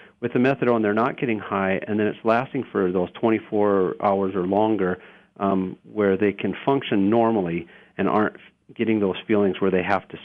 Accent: Minot, North Dakota, United States; I'm from Minot, so I think of it as my town as well

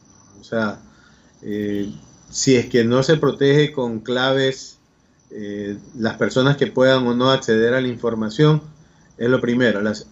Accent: Ecuador; Bueno, como ecuatoriano, una de las primeras cosas que tenemos que hacer es proteger nuestra identidad digital.

